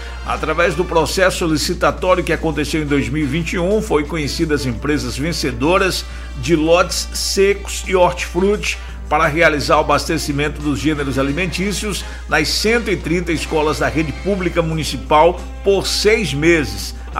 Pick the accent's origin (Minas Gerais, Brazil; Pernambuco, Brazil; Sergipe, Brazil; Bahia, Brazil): Bahia, Brazil; Salvador; Liberdade, Liberdade. Sou do Curuzu, pra valer.